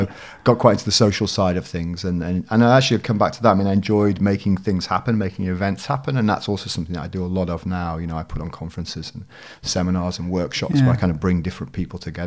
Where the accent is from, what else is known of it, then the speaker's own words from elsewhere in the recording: Liverpool, North West England, United Kingdom; I grew up in Liverpool and went to a Catholic boys' grammar school, Christian Brothers, when I was up until the age of 16.